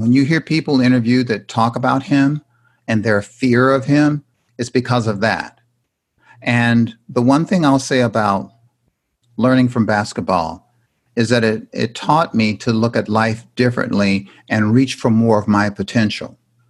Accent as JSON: {"language": "English", "region": "Indiana", "country": "United States", "tie": "born or raised there", "said": "I grew up in Indiana. And in Indiana, it's the law. You have to play basketball."}